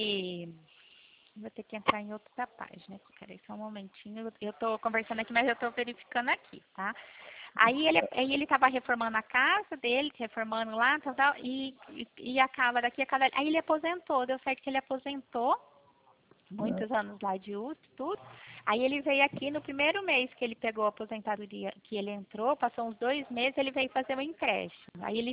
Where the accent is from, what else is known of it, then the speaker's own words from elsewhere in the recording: Pirassununga, São Paulo, Brazil; Eu sou aqui de Pirassununga.